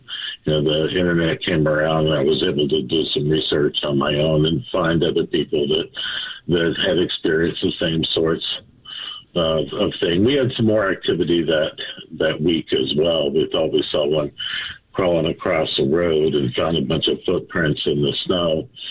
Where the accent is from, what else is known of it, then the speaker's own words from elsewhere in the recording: Abilene, Texas, United States; now in California, United States; Yes, sir. I grew up, born and raised in Abilene, and graduated high school and went to a couple of years of college there in Dallas and migrated out here to California